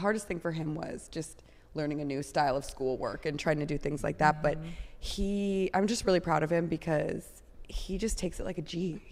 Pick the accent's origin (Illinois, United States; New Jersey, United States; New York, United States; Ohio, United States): Illinois, United States; Chicago; now in Los Angeles, United States; I'm from Chicago.